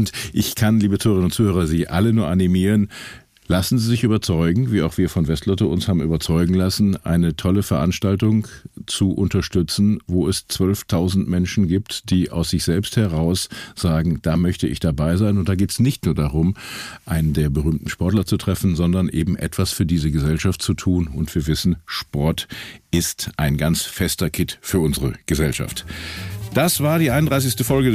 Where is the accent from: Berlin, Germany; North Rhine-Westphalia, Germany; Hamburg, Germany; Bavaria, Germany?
North Rhine-Westphalia, Germany; in Nordrhein-Westfalen und da natürlich auch meine Heimat, dem Ruhrgebiet.